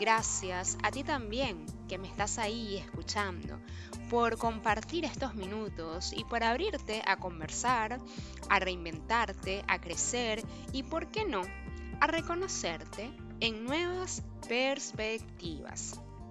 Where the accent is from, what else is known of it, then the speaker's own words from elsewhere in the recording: Venezuela; soy venezolana, soy mujer